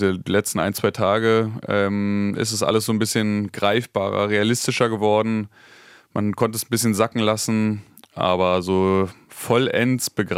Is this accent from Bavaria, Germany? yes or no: no; Berlin, Germany; born there; ich bin in Reinickendorf geboren, habe nur bei den Füchsen gespielt.